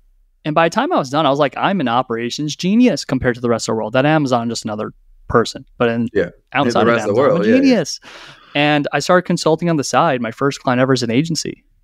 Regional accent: Long Island, New York, United States; From Long Island.

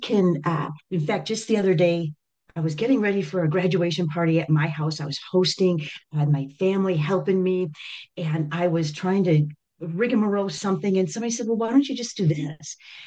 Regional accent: Madison, Wisconsin, United States; I found my way very young. I've been here 38 years, but I grew up in Madison, Wisconsin.

